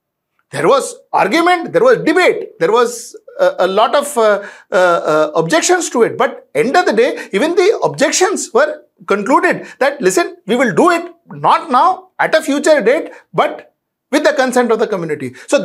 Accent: India; We, as Indian government, we said, figure it. If they want to live their own way, let them live their own life. We have actually cordoned off that island. The point that I'm trying to make is we are a diverse country, diverse religion, diverse cultures.

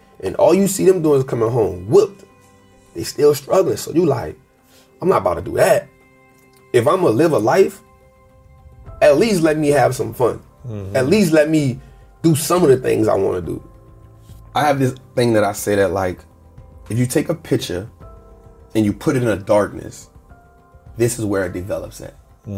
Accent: New Orleans, Louisiana, United States; You know, born and raised in New Orleans, first and foremost, but there's a part of New Orleans that also gets a lot of light, which is it being the murder capital, high crime, right?

